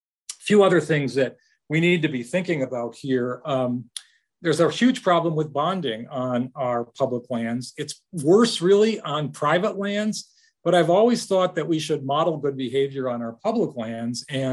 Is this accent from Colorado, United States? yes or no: yes; Colorado, United States; Colorado, my home state, for example, has a 20% royalty rate.